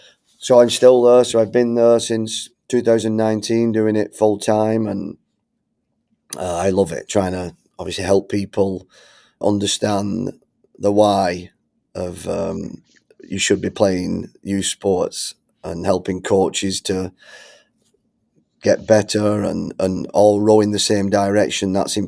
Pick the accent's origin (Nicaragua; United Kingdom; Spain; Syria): United Kingdom; Bolton, North West England; moved away as an adult; now in United States; I'm from Bolton in England. Moved to the US in 2003.